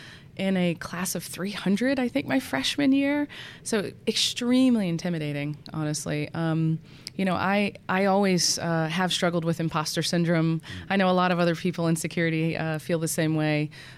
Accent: Norfolk, Virginia, United States; And I grew up in Norfolk, Virginia, so that's where I grew up.

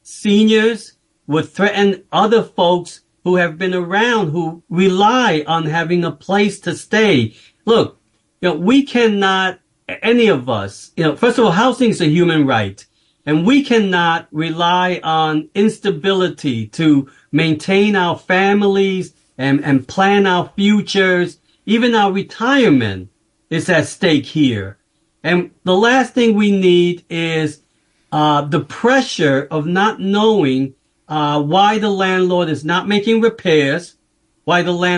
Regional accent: New York City, New York, United States; I've raised my family here, and I want to stay here. I was born and raised in East Harlem, and I think I should stay here for until the end, basically.

